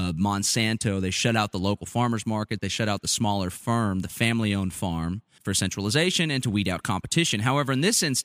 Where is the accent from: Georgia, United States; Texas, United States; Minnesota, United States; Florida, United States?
Texas, United States; Austin; I grew up in Austin my whole life. I don't want to leave Austin. I really like Austin. My family's here.